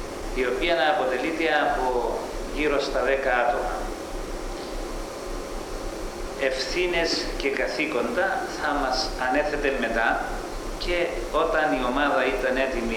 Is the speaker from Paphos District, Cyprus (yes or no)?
yes; Kinousa, Paphos District, Cyprus; born there; 13 Νοεμβρίου 1939 στην Κινούσαν της Πάφου.